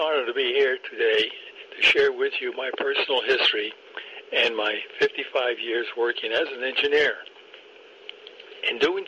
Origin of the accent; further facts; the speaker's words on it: Mount Vernon, New York, United States; born there; Number two, I was born in August of 1929, just outside New York City limits in Mount Vernon.